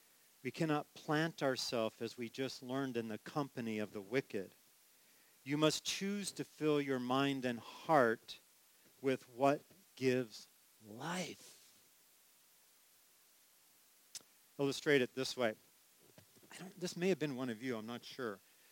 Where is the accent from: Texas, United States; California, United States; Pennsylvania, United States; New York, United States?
California, United States; Believe me, growing up in California, I understand drought and the devastation it has upon agriculture and plants.